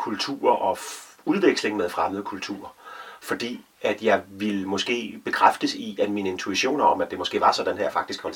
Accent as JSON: {"language": "Danish", "town": "Herning", "region": "Central Denmark Region", "country": "Denmark", "tie": "born or raised there", "said": "Jeg voksede op i Hernings første ghetto, tror jeg. Et socialt boligområde, beboet primært af mennesker med lav social status og korte uddannelser og høj skilsmisserate"}